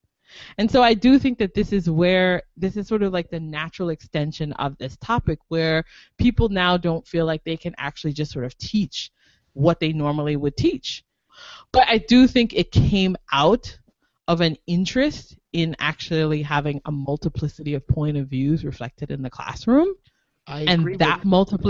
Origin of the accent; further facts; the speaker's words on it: Jamaica; I'm Jamaican